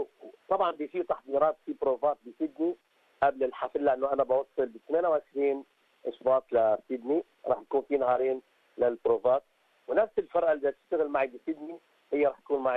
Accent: Aleppo, Aleppo Governorate, Syria; now in Lebanon; كوني أنا مواطن سوري ومن مدينة حلب تحديدا، طبعا حلب وبالأخص حلب بقول لأني أنا من مدينة حلب، لأنه عاشت فترة عصيبة جدا ما كانت بعيدة عن وجداني ولا عن بالي. أنا ساكن بلبنان لكن دائما موجود بسوريا

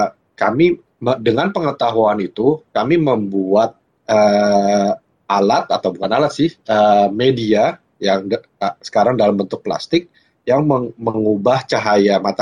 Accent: Jakarta, Indonesia; saya dari Jakarta. Saya berasal dari keluarga yang memang cukup dekat dengan pertanian karena ayah saya sudah di bisnis agribisnis sudah lama. Lalu saya ke Australia

